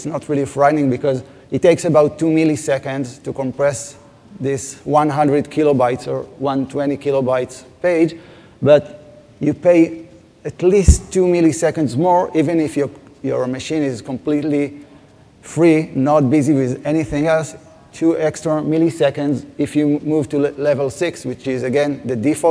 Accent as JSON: {"language": "English", "country": "Israel", "said": "We are both from Israel, long way to come here."}